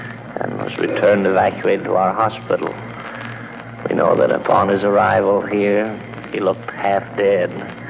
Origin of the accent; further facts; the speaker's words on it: Chicago, Illinois, United States; My hometown is Chicago.